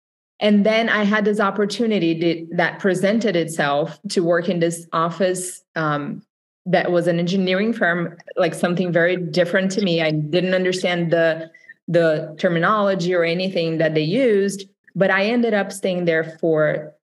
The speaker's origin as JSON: {"language": "English", "country": "Brazil", "second_language": "English", "moved": "as an adult", "said": "So I am Brazilian, as you guys can tell by the accent. I came from Brazil 20 years ago. So I have almost half life here, half life in Brazil. So half and half. And I went to school in Brazil originally for marketing."}